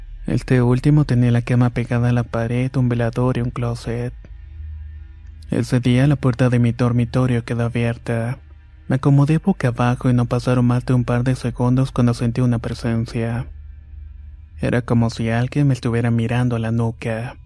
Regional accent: Punta Arenas, Magallanes and Chilean Antarctica, Chile; Yo soy de Punta Arenas, la doceava región.

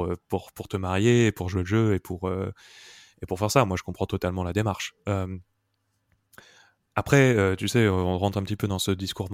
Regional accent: France; je viens de France, je suis blanc

